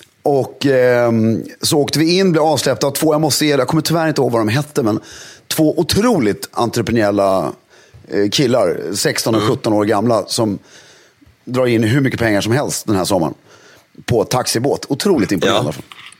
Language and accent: Swedish; Sweden; Jo, jag älskar att prata om väder. Det, det, jag är svensk